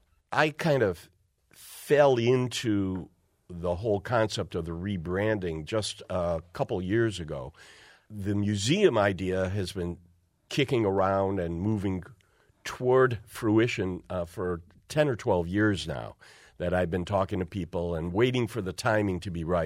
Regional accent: Detroit, Michigan, United States; I'm from Detroit.

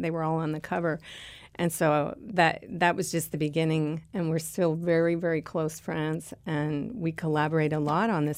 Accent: Nebraska, United States; I grew up in Nebraska

